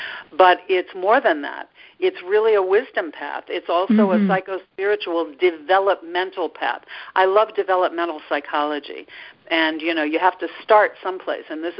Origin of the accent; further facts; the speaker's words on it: Missouri, United States; I'm from Missouri, the Show Me State.